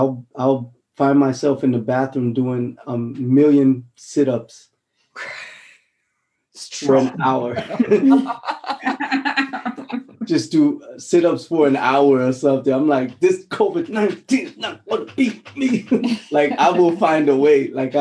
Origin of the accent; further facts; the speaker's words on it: Honolulu, Hawaii, United States; I'm from Hawaii, Honolulu, a little rock called Oahu. We have one season, literally.